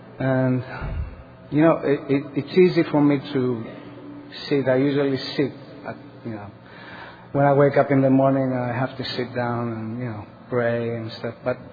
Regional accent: Athens, Attica, Greece; first language Greek; English is a second language; Good evening, everybody. … I'm an addict from Athens, Greece.

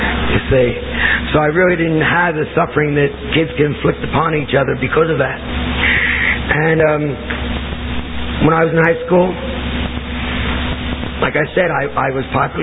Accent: Atlantic City, New Jersey, United States; I was born and raised in Atlantic City, and from the very beginning, I felt different about myself because I was born big.

